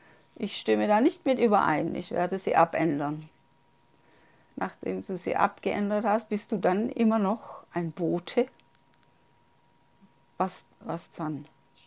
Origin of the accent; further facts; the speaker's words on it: Manila, Metro Manila, Philippines; Ich bin mein ganzes Leben schon in den Gemeinden gewesen. Ich bin in der Gemeinde in Manila aufgewachsen.